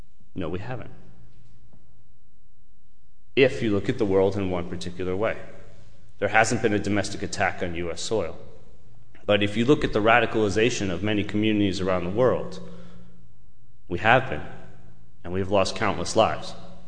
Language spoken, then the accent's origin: English; United States; that's my experience as an American